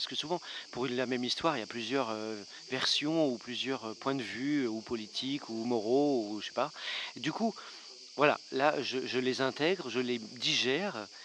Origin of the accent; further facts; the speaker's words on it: Poissy, Île-de-France, France; also born or lived in Paris; now in Montpellier, France; Je suis de Poissy. J'ai vécu surtout à Paris. J'habite maintenant à Montpellier.